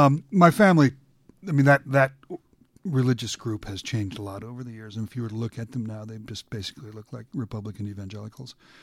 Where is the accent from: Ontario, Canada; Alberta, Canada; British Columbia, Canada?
Alberta, Canada; I grew up in Alberta. I am the grandson of pioneers. All 4 sets of my grandparents were homesteaders in Alberta around the turn of the last century.